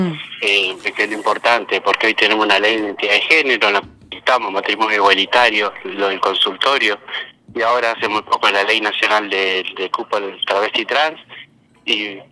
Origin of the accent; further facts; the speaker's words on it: General Roca, Río Negro, Argentina; Sí, soy en Fisque, estoy en Fisque, bueno, soy de Fisque.